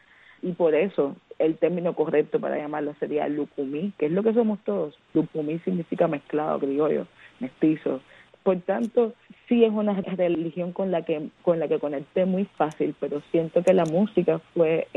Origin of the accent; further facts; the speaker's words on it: Cuba; No luce como Cuba, y yo soy muy cubana